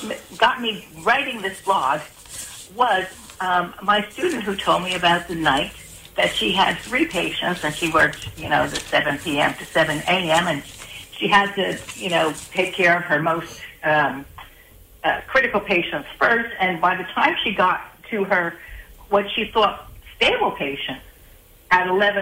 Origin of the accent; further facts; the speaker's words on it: New Jersey, United States; my home state, New Jersey, your neighboring state, has had this public reporting for about 10 years.